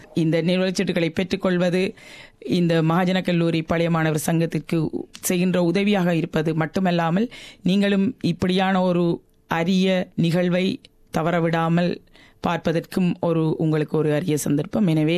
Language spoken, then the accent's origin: Tamil; Sri Lanka; அது எமக்கும் பெருமை சேர்க்கின்ற, நாங்கள் இலங்கை நாட்டைச் சேர்ந்தவர்கள், எனவே அது எமக்கும் பெருமை சேர்க்கின்ற ஒரு விடயம்.